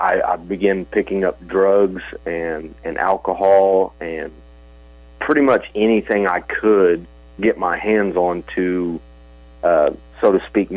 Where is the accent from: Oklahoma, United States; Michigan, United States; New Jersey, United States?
Oklahoma, United States; Shawnee; also born or lived in Muskogee; I was born in June of 1988 in Muskogee, Oklahoma. We moved to Shawnee, Oklahoma when I was about 18 months old.